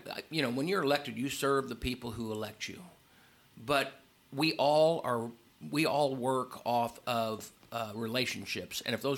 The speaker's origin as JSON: {"language": "English", "town": "Murphysboro", "region": "Illinois", "country": "United States", "said": "Like I said, I'm from Murfreesboro, which is 6 miles away from Carbondale, which is home for Southern Illinois University."}